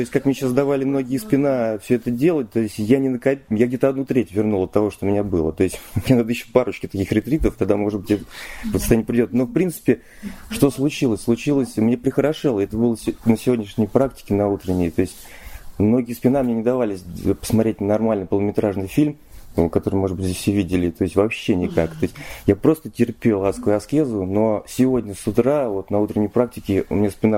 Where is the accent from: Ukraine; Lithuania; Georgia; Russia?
Russia; Kaluga, Kaluga Oblast; я из Калуги.